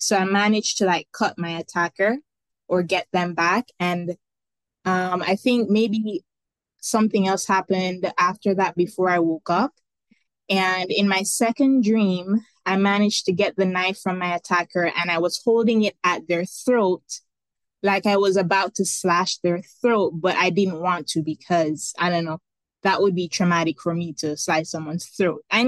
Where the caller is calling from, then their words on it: Jamaica; Calling you from Jamaica, actually.